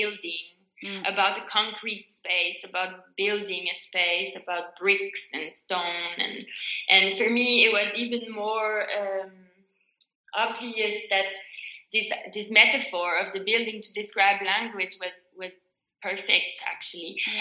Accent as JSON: {"language": "English", "town": "Montreal", "region": "Quebec", "country": "Canada", "first_language": "French", "second_language": "English", "moved": "as an adult", "lives_now": "Glasgow, United Kingdom", "said": "as you can tell probably from what I'm speaking, I'm originally French, but I'm actually originally French-Canadian, so I'm from Montreal. Yeah. So I've grown up bilingual. Of course, my mother tongue is French, though. But I moved to Glasgow to do my MFA in 2010."}